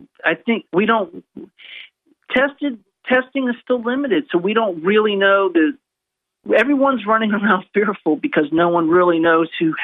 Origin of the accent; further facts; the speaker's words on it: Orlando, Florida, United States; I grew up in Central Florida, in Orlando, Florida.